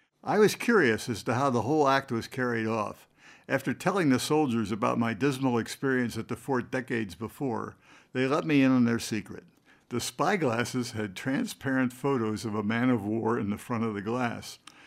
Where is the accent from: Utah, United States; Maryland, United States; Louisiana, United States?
Maryland, United States; Baltimore; I grew up in Baltimore, the location of Fort McHenry, which is the site of the battle that inspired